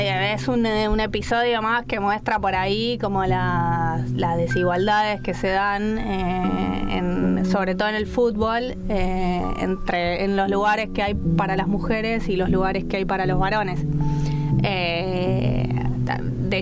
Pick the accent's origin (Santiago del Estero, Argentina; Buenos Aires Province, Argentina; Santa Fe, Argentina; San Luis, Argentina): Buenos Aires Province, Argentina; Monte Grande; Había en el barrio, yo soy de Monte Grande, y en la ciudad había un montón de clubes para jugar al fútbol para varones.